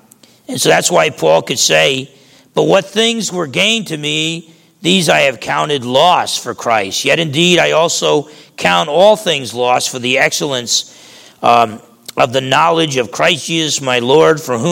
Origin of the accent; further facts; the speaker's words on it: New Jersey, United States; I can remember growing up in Jersey, I wasn't the biggest, I used to box, but boxing has different weight classes.